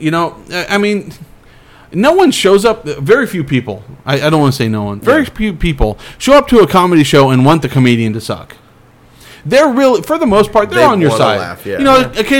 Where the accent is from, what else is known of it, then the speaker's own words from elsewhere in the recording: Clovis, United States; I did all my jokes about growing up in Clovis and how weird the racism was.